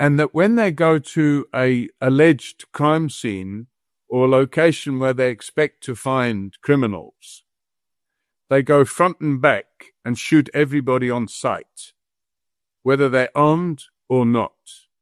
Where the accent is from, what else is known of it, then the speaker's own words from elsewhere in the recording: South Africa; I am a South African.